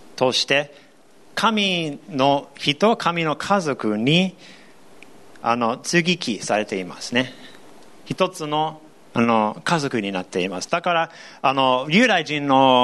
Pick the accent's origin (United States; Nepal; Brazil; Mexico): United States; Japanese is a second language; moved away as an adult; now in Japan; 僕アメリカ人です。